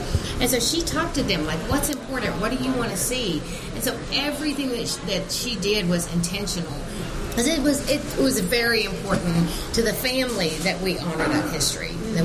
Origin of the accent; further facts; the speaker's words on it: Texas, United States; So, you know, being a Texan, that, you know.